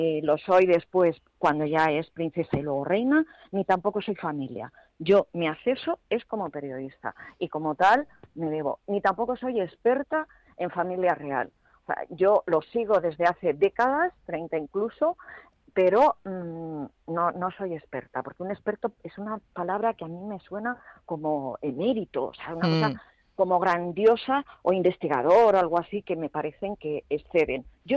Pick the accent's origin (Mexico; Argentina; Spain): Spain; Madrid, Community of Madrid; born there; yo nací en Madrid, aunque puedo ser de cualquier parte del mundo, como digo en el libro